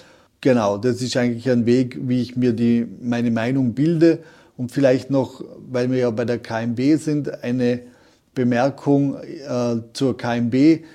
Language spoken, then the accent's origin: German; Vorarlberg, Austria; bei uns in Vorarlberg